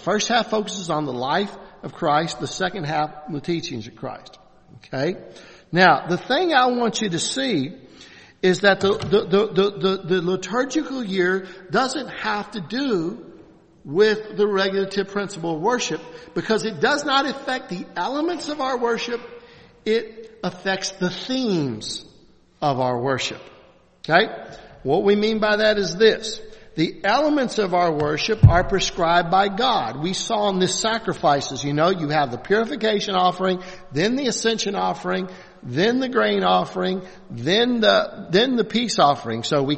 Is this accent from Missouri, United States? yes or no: no; Louisville, Kentucky, United States; For me, growing up in Louisville was 55% Catholic.